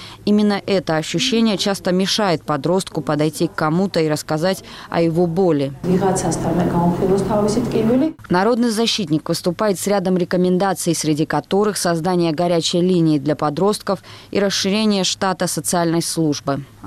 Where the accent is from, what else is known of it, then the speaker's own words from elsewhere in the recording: Georgia; практически мы, грузины, скоро станем гостями в своей же стране.